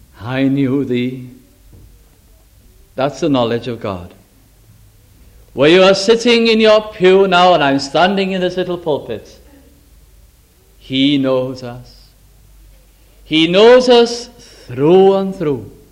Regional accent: Bolton, North West England, United Kingdom; Now, I can remember where I was brought up in Bolton

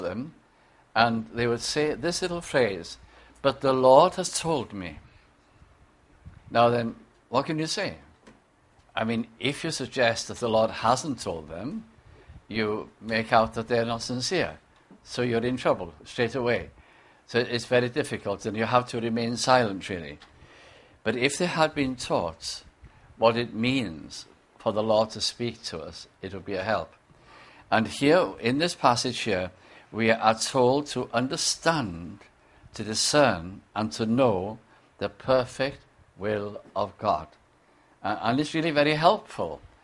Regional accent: Bolton, North West England, United Kingdom; I was brought up in the Welsh Tabernacle, the Tabernacle Cymraeg, in Bolton in Lancashire.

